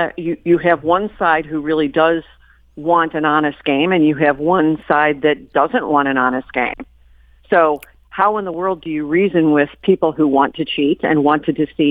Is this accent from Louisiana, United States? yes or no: no; Chicago, Illinois, United States; I come from Chicago, so voter fraud is kind of what I'm used to.